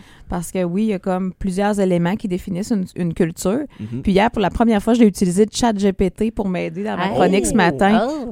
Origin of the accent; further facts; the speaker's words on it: Quebec, Canada; moi, je suis une fille du Lac-Saint-Jean, fait que j'ai l'accent, j'ai les expressions.